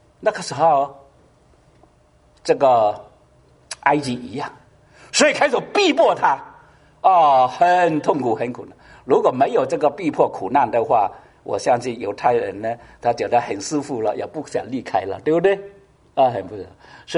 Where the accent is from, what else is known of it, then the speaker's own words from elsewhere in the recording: China; 就好像我们中国人呢、啊，以前呢、啊，都没有啊，连我的父母啊，都一样。